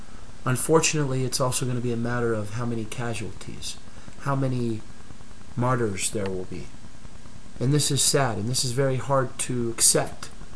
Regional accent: United States; I am a Libyan American, born and raised in the United States.

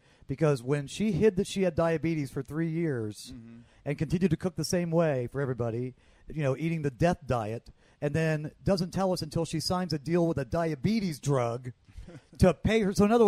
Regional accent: Florida, United States; now in Texas, United States; I grew up in Florida and live in Texas

